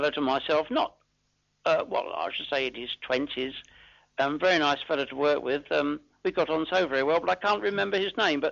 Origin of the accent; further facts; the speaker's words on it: Leytonstone, London, United Kingdom; I came from Leightonstone, where my parents lived all their lives from there on, you know, and eventually died there.